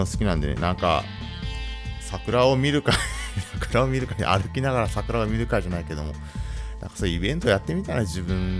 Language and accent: Japanese; Ibaraki, Japan; 田舎逆なんですよね。地元の茨城とかは後ろから乗って前から降りるみたいな。